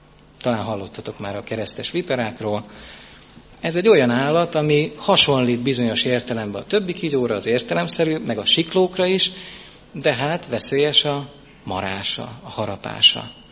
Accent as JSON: {"language": "Hungarian", "town": "Lónya", "region": "Szabolcs-Szatmár-Bereg", "country": "Hungary", "tie": "born or raised there", "said": "megint egy kicsit hazaugrok Lónyára, ahol az én szülőföldem van. Ez ott van fent az ukrán határ mellett"}